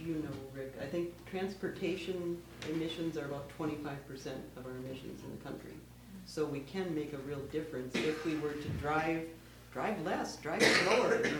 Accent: Michigan, United States; And I'm from Michigan, so you know that car is king there, unfortunately.

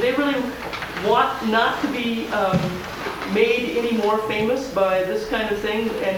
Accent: Los Angeles, California, United States; I'm from Los Angeles. My church is about 3 miles from the Brentwood estate.

